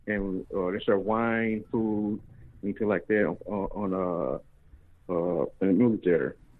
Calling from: Memphis, Tennessee, United States; I'm calling from Memphis.

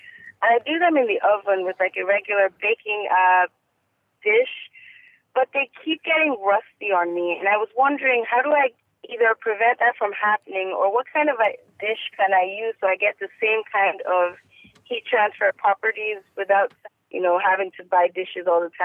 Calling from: Houston, Texas, United States; I am calling from Houston, Texas.

